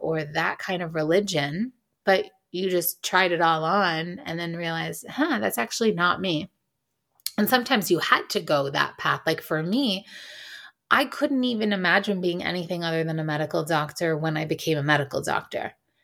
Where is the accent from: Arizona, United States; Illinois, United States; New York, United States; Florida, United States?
New York, United States; New York City; And diversity and growing up in New York City was like an amazing education.